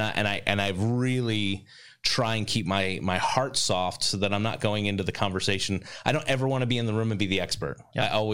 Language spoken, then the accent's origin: English; East Coast, United States; I grew up on the East Coast. I thought one way about Midwest. And then I came to the Midwest.